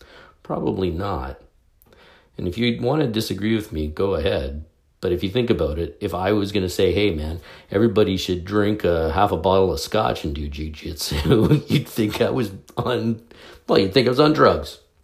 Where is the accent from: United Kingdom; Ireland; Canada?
Canada; You know, I like a beer. I'm a Canadian.